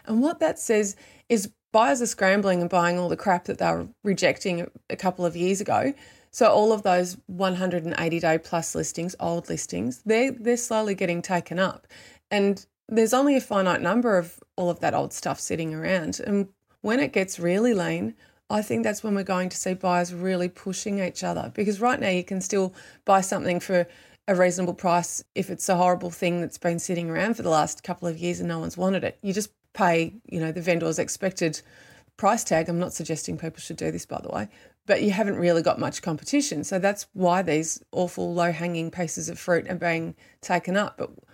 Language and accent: English; Victoria, Australia; to not talk too much about Melbourne on this show, but it's because it's my home state and I'm all over it.